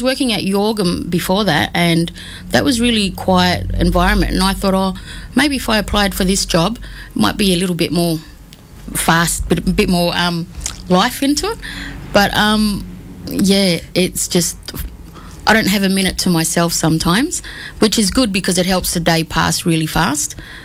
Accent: Sydney, New South Wales, Australia; I grew up in Sydney, but I'm back over here living.

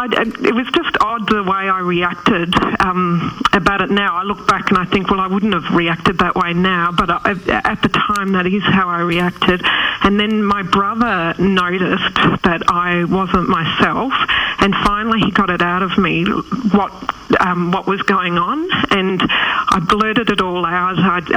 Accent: Melbourne, Victoria, Australia; I'm originally from Melbourne. I actually did my law degree at a few universities around the country though, but I did work as a lawyer at Victoria Legal Aid

